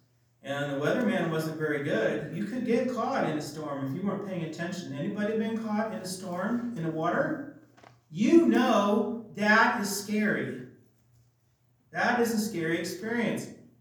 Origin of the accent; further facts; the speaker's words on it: Minnesota, United States; I grew up in Minnesota. My grandfather had a house on the lake.